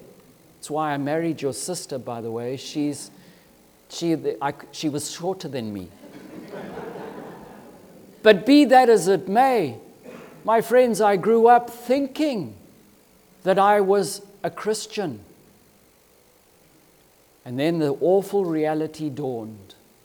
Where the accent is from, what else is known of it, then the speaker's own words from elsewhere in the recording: Zimbabwe; when I grew up in Zimbabwe, I grew up believing from the very bottom of my heart that I was a Christian.